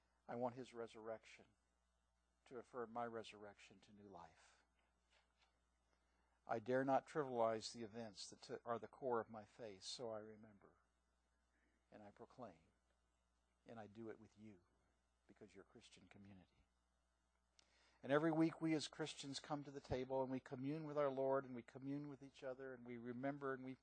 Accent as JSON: {"language": "English", "country": "United States", "said": "Because I'm not a Canadian. I'm an American."}